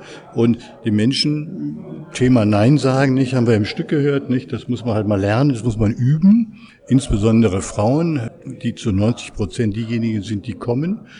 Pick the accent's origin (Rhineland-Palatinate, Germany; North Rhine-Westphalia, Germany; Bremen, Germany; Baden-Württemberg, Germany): North Rhine-Westphalia, Germany; Neuss; ich komme aus dem Rheinland, aus Neuss in der Nähe von Düsseldorf.